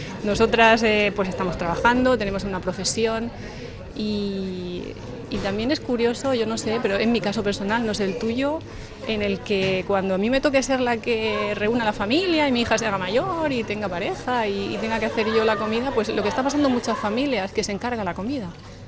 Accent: Murcia, Region of Murcia, Spain; yo soy de Murcia, vamos a decirlo

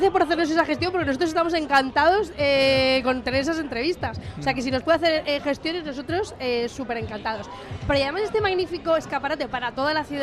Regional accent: Elche, Valencian Community, Spain; Somos de la provincia de Alicante

